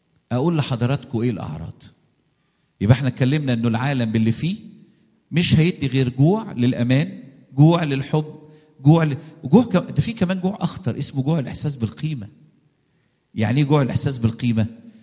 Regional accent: Egypt; بنعمل احنا كمصريين بعض الاخطاء،

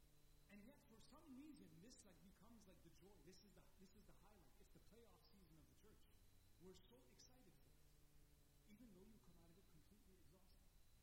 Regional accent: Canada; I grew up in Canada. So I hear stories of the motherland, but I didn't grow up in that realm.

